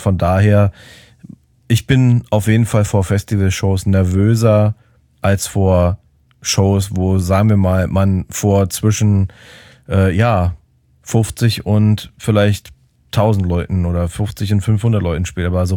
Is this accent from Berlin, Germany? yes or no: yes; Berlin, Germany